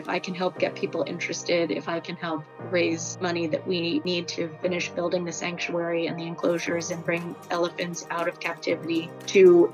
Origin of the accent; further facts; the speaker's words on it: Philadelphia, Pennsylvania, United States; also born or lived in Connecticut; Well, I was really born and kind of raised for my early life in suburban Philadelphia, but I attended school from the age of 11 until 18 in Connecticut.